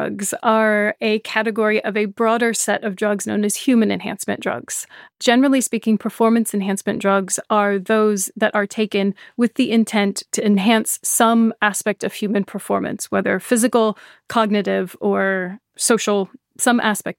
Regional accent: United States; now in Edinburgh, United Kingdom; I am American, yes.

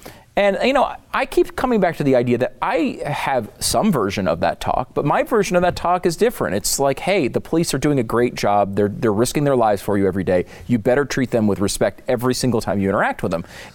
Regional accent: Connecticut, United States; I mean, I'm like the whitest guy in the world and I grew up in Connecticut.

